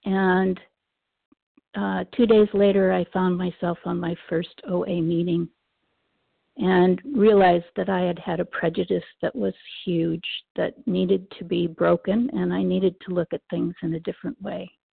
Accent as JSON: {"language": "English", "region": "Washington", "country": "United States", "said": "I'm from Northern Washington State."}